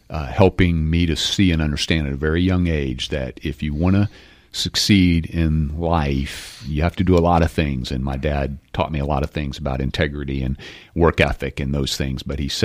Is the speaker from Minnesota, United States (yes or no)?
no; Texas, United States; Or and so we just always said, "We're from Texas." And so when I started looking for a university, I started looking at University of Texas